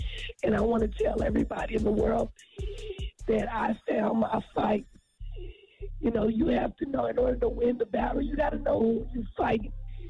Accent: Tulsa, Oklahoma, United States; Hi, this is … I'm from Tulsa, Oklahoma.

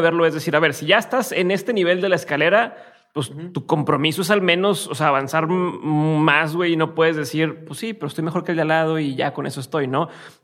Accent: Monterrey, Nuevo León, Mexico; yo soy de Monterrey, también así es acá.

